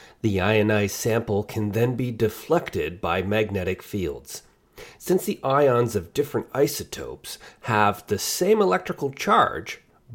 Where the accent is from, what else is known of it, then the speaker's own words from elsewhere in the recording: Canada; I am Canadian.